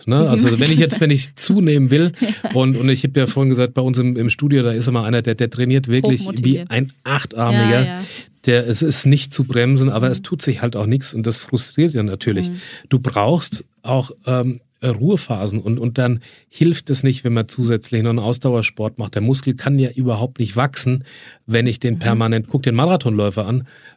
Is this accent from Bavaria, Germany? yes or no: yes; Bavaria, Germany; Kann man ja kaum als Franke, kriegt mir das ja kaum ausgesprochen.